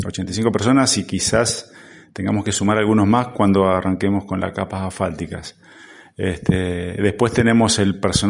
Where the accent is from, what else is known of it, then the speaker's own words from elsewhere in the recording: Argentina; now in Asunción, Paraguay; si soy argentino, vengo de hace más de un año que estoy acá en el país, y bueno, vine con mi familia, así que estoy instalado en Asunción